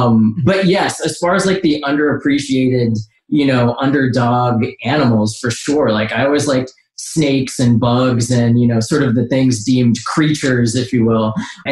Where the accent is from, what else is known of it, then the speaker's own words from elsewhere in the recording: Washington, United States; born there; I was born in Washington State, lived there for a few years. My dad would take me to the Stillaguamish River, which is one of the rivers near kind of like the Seattle coast, a little bit further inland.